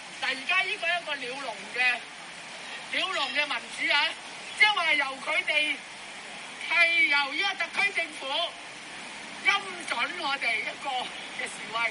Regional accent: Hong Kong; 而系审讯我哋香港人。我哋过去香港人持之以恒

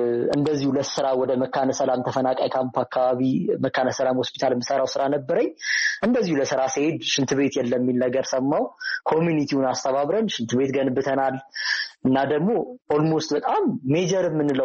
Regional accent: Addis Ababa, Ethiopia; ኖርማሊ እኔ የአዲስ አበባ ልጅ ነኝ እና ልክ ሐረማያ ሲሄድ ገጠር ለሚባለው ኮሚኒቲ ኤክስፖዘር አልነበረኝም

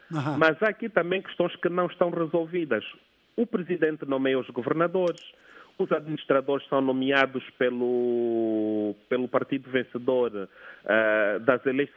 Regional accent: Angola; como angolanos todos, devemos pressionar

